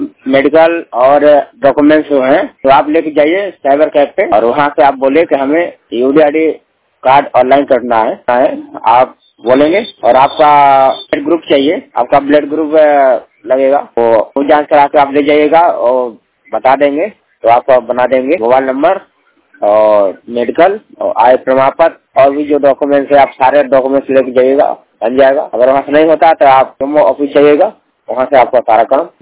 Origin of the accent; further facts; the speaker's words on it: Prayagraj, Uttar Pradesh, India; मैं 100% ब्लाइंड प्रयागराज से बिलोंग करता हूँ।